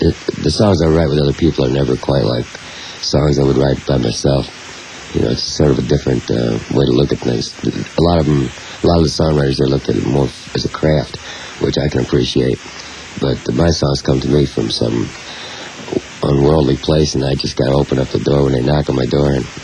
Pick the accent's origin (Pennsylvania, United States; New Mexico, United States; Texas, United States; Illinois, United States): Illinois, United States; Maywood; I was growing up in Maywood, Illinois.